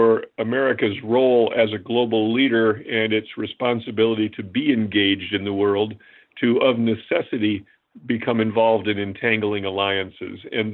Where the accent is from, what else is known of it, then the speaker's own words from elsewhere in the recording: Grand Rapids, Michigan, United States; was the story of a senator from Michigan, from my hometown of Grand Rapids, named Arthur Vandenberg.